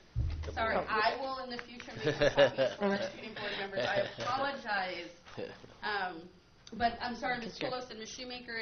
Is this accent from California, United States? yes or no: yes; California, United States; the last thing that I was very proud of as a Californian